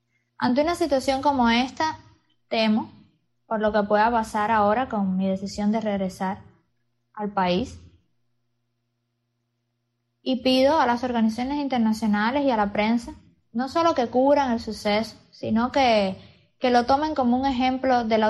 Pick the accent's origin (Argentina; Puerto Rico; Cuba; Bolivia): Cuba; now in Mexico; Yo salí de Cuba a estudiar, mi residencia en México de estudiantes venció.